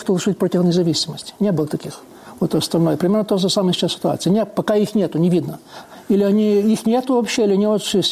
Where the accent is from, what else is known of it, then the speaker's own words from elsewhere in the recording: Crimea, Ukraine; мы единицы, как крымские татары, имели положительную дискриминацию